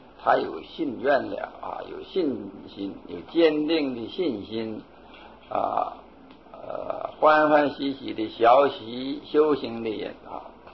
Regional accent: China; 这个我们中国人啊，就是中国哲学啊

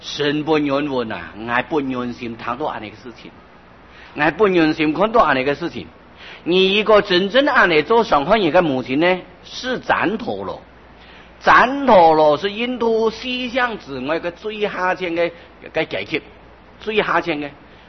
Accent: China; 我哋中国人讲的俗话讲啊

